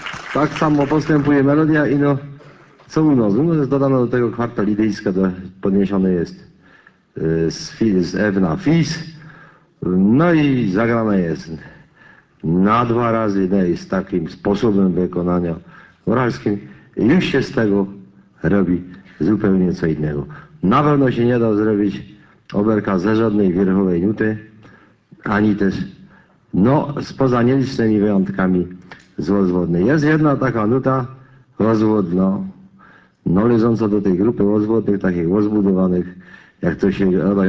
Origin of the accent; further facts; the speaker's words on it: Lesser Poland, Poland; Tak u nas na Podhelu